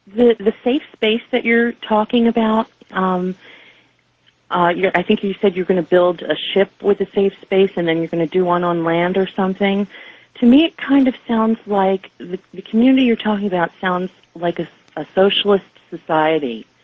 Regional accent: Parkside, Pennsylvania, United States; from Parkside, Pennsylvania. I'm listening on WGEL.

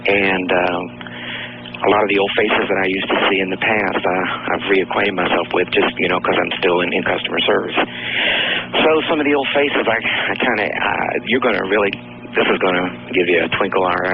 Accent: Houston, Texas, United States; now in Indianapolis, United States; I'm from Houston, Texas, though, and I work for a major airline.

